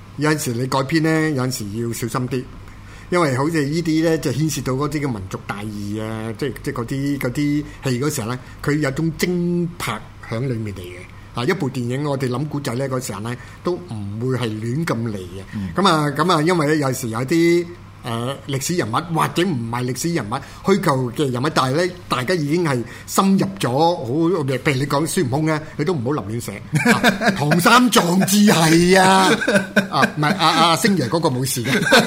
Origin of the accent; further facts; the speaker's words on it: Hong Kong; 所以2003年咧，對於我哋香港人嚟講咧